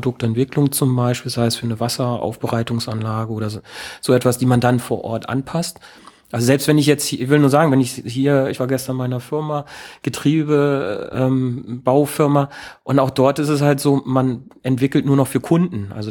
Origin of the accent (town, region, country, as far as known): Lower Saxony, Germany